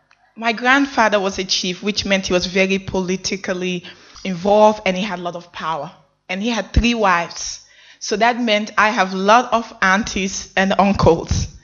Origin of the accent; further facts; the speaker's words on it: Sierra Leone; born there; I was born in Sierra Leone.